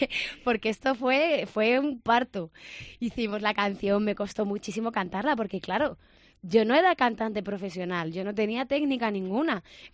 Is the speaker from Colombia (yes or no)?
no; Segovia, Castile and León, Spain; ya sabéis que yo soy de Segovia.